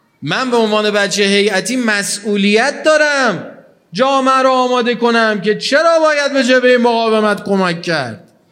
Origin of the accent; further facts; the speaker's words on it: Iran; تا متوجه شد من ایرانیم اومد بیرون